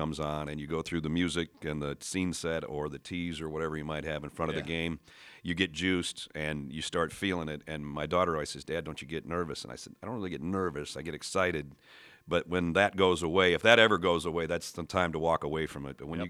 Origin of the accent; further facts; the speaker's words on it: Minnesota, United States; moved away as an adult; now in Georgia, United States; and I grew up in Minnesota. Lived here until I was 24 or 25 before I moved to Georgia, so I've been there for 32 years now, but still good to come home.